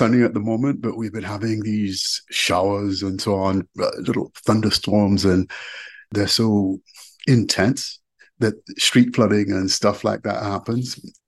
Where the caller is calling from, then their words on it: Trinidad & Tobago; Well, actually, I'm at home. I'm at home at the moment.